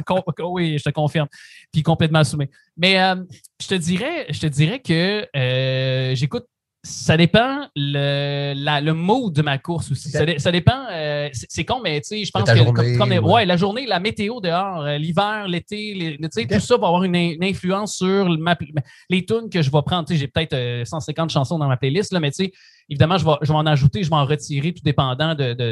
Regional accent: Saint-Tite, Quebec, Canada; C'est dans mon ADN d'où je suis natif dans le coin de Saint-Tite, en Mauricie.

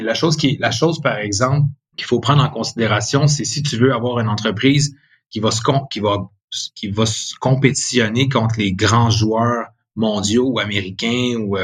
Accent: Quebec, Canada; Le contexte du fait qu'on est Québécois, on a souvent tendance à bâtir directement avec la vision de conquérir plus que le Québec

